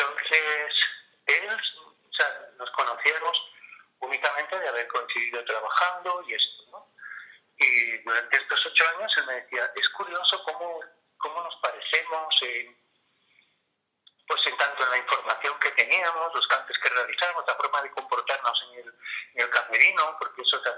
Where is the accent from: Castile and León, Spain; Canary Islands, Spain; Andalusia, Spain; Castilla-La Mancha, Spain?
Andalusia, Spain; Ronda; Andonda es un ancestro mío, porque era negra de Ronda, yo soy negro de Ronda, y es una familia muy antigua, una familia gitana muy antigua, española